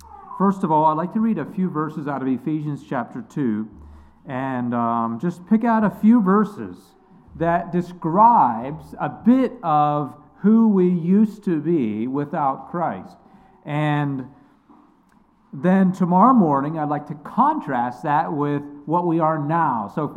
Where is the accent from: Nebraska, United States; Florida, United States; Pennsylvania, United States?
Pennsylvania, United States; Mifflinburg; also born or lived in Central South America; now in Virginia, United States; But I grew up in Mifflinburg, and after my wife and I got married, we served some time in Central South America, a few years there, and then we now live in Virginia.